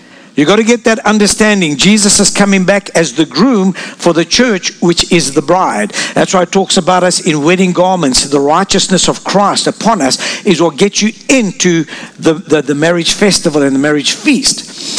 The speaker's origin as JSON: {"language": "English", "country": "Lebanon", "also_born_or_lived": "South Africa", "said": "I'm from Lebanon, born in South Africa, but I know that my ancestors would stay at a wedding for like a week."}